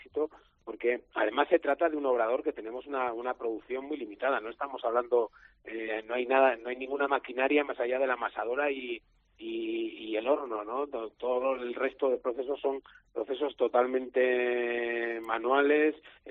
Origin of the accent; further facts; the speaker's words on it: Navarre, Spain; Yo vengo de un pueblo de la Ribera de Navarra